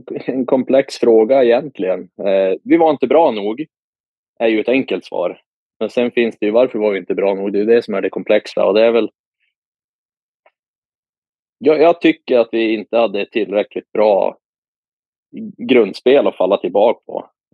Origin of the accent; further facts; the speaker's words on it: Piteå, Norrbotten County, Sweden; Jag är från Piteå, typ 2,5 timmar ungefär.